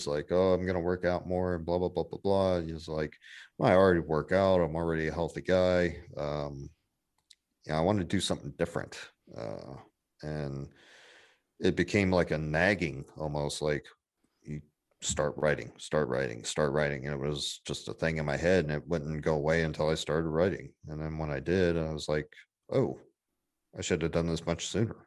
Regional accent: Florida, United States; moved away as an adult; I was born and raised in Florida, and I didn't leave there until I was 30.

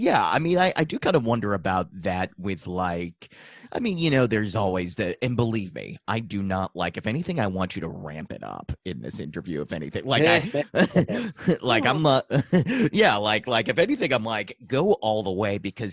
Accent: Dover, Massachusetts, United States; Yeah, I'm from Massachusetts too, actually.

